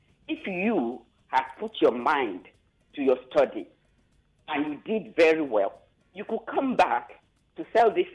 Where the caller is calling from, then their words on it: Magodo, Lagos, Nigeria; I'm calling from Magodo.